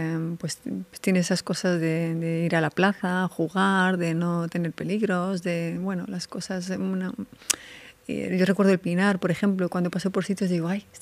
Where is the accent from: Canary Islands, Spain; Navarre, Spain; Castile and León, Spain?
Castile and León, Spain; Medina del Campo; also born or lived in Santo Domingo; Pues vengo de Medina del Campo y con un padre dominicano. Bueno, yo nací en República Dominicana.